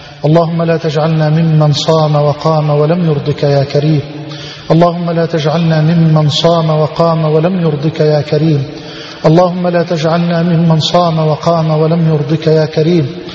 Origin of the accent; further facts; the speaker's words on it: Egypt; اللهم اجعل بلدنا مصر واحة للأمن والأمان